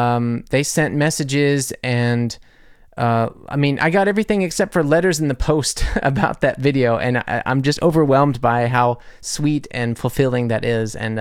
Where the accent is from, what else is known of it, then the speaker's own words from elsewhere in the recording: United States; I love cereal, I'm American, suck on it